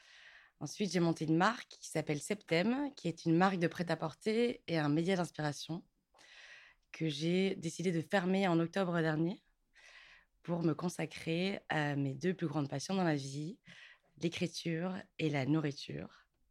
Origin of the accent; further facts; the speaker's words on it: Belgium; now in Paris, France; j'ai 33 ans, je suis belge, j'habite à Paris depuis 13 ans.